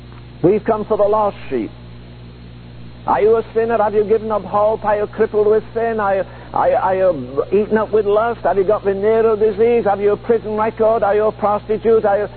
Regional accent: England, United Kingdom; Not because I'm English

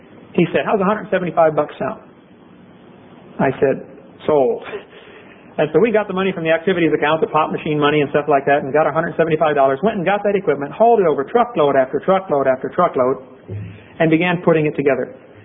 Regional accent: Pekin, Illinois, United States; When I built a school in Pekin, Illinois, my hometown, I started the school there and developed the whole thing.

